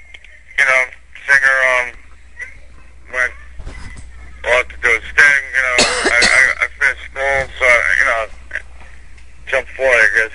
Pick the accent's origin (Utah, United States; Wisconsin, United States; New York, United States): New York, United States; New York City; I bought a house up there, and it's like, you know, I'm from New York City, so it's like, that's the wilderness to make it, the contrast.